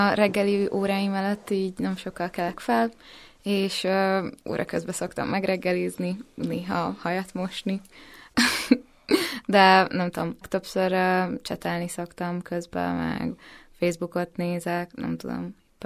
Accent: Érd, Pest, Hungary; now in Budapest, Hungary; Én érdi vagyok alapból, de ugye most költöztem fel, szóval most már én is budapesti lakos vagyok.

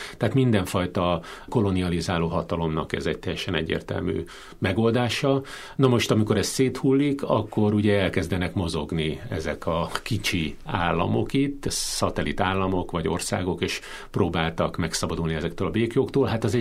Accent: Fejér, Hungary; egy távoli városba kerültem el otthonról, én Székesfehérvár mellett nőttem föl

